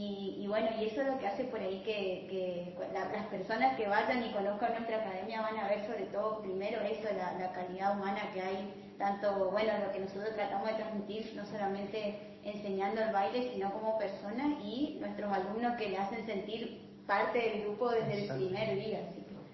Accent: Posadas, Misiones, Argentina; yo soy de Posadas, bailo desde los 10 años.

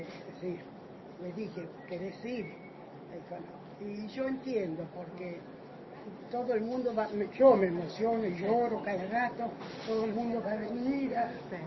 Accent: Rosario, Santa Fe, Argentina; Yo soy rosarina.

